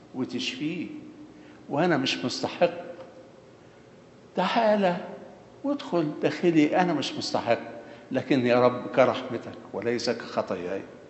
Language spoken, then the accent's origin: Arabic; Egypt; now in Canada; حتى هنا في كندا حاجات لاحظناها ما كانتش موجودة عندنا في مصر